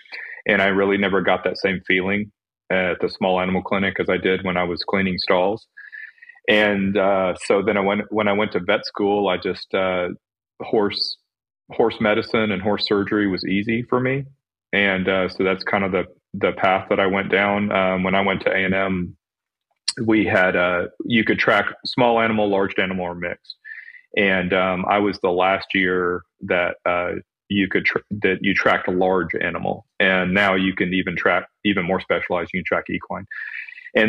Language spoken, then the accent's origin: English; San Antonio, Texas, United States; And then I'm from San Antonio, so I came back, and my dream was to do reproduction in San Antonio